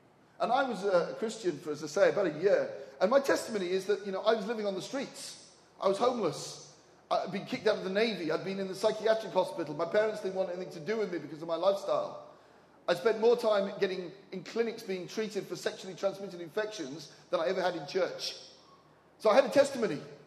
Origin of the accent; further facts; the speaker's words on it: Wales, United Kingdom; And I'm an Englishman, or Welshman actually, and he's Australian.